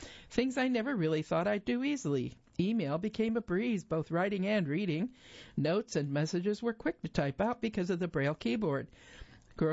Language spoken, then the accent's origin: English; Canada; but I'm from Canada, so I was excluded from that challenge.